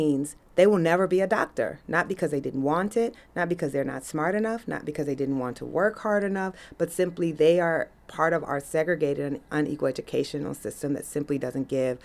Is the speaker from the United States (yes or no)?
yes; Waterloo, Iowa, United States; I grew up on the east side of the Cedar River, which is the dividing line in my town between where most of the black people live and where most of the white people live, and I lived on the black side of town.